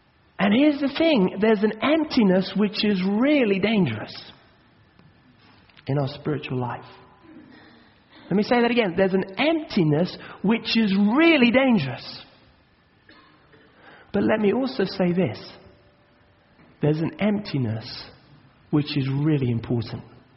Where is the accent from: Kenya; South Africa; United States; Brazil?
Kenya; I grew up in Africa, in Kenya